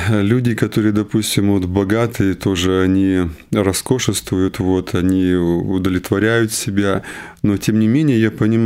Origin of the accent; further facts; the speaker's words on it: Shakhty, Rostov Oblast, Russia; also born or lived in Novocherkassk; Я вообще сам из Ростовской области, города Новочеркасска. А воспитывались мы в детском шахтинском доме.